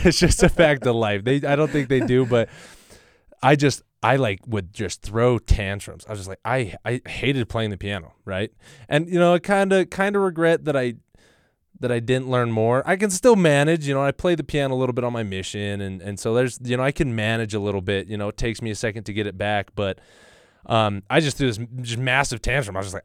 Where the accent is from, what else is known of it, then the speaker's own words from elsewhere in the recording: Payson, United States; I loved growing up in Payson and loved being part of a big family.